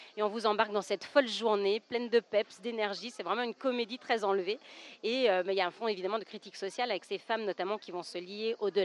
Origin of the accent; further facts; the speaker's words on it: Saint-Étienne, Auvergne-Rhône-Alpes, France; Moi, je suis originaire de Saint-Étienne.